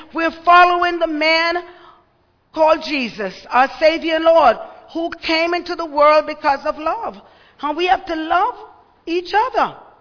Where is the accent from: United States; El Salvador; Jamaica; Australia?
Jamaica; And you know, I'm from Jamaica. The car's always breaking down in the Caribbean.